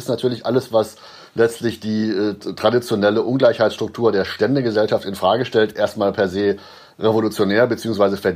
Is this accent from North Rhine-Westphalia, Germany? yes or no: no; Göttingen, Lower Saxony, Germany; wie meine Heimatstadt Göttingen hier